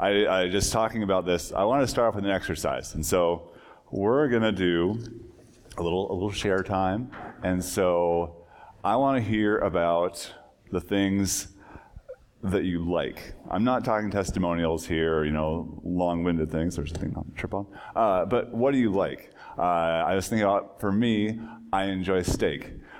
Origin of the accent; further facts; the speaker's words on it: Williston, North Dakota, United States; Growing up in Williston, we didn't have a lot of them. We got to be excited by the flatness.